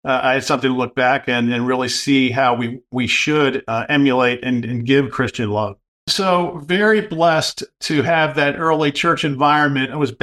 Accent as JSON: {"language": "English", "region": "Pennsylvania", "country": "United States", "also_born_or_lived": "New England", "said": "I'm from Central Pennsylvania originally. We spent time in my youth in New England and then settled back into Pennsylvania."}